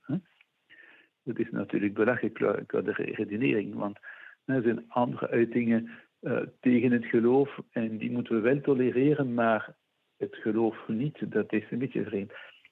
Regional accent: Hasselt, Limburg, Belgium; born there; Ik denk nu meteen aan mijn geboortestad Hasselt

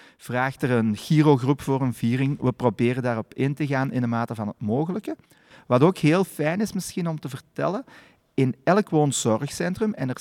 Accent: Turnhout, Antwerp, Belgium; Nee, ik ben geboren en getogen in Turnhout

